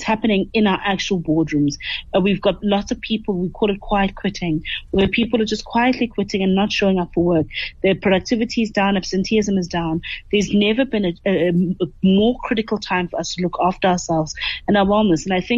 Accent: South Africa; I come from South Africa, mm-hmm, I come from the continent

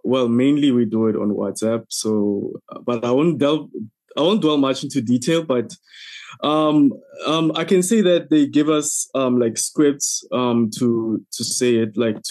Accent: Pretoria, Gauteng, South Africa; Well, let me just say … I'm from Pretoria in Mamelodi. Well, I just want to say that I'm 27 years old.

